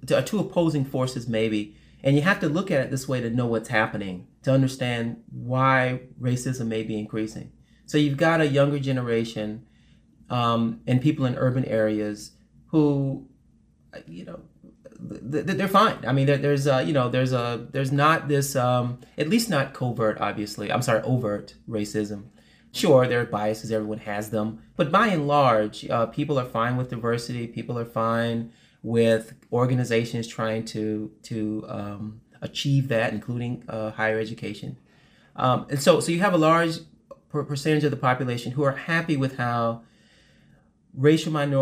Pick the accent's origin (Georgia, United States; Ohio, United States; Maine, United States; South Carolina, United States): South Carolina, United States; and I'm from that culture in a way, I'm from South Carolina, people will find that comforting.